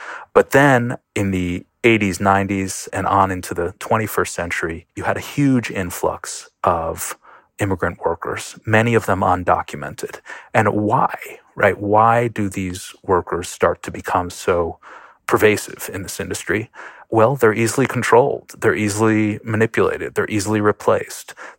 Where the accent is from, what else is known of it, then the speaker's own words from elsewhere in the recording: Buffalo, New York, United States; Absolutely. I should say I grew up in Buffalo, New York.